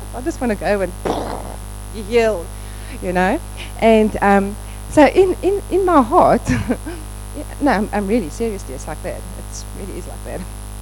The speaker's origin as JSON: {"language": "English", "town": "Johannesburg", "region": "Gauteng", "country": "South Africa", "said": "I'm also from Joburg."}